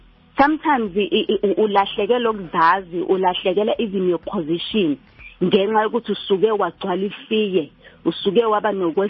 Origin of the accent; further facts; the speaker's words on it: Phoenix, KwaZulu-Natal, South Africa; I'm from Manmoria, Phoenix.